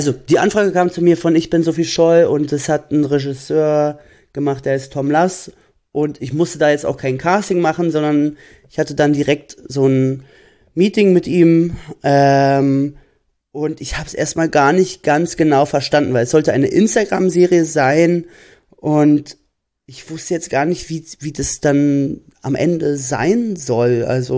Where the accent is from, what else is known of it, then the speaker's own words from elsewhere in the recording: Berlin, Germany; ich wohne zum Beispiel ganz am Rand von Berlin, wo ich aufgewachsen bin. Also bin auch schon mal weggezogen nach Kreuzberg oder nach Charlottenburg.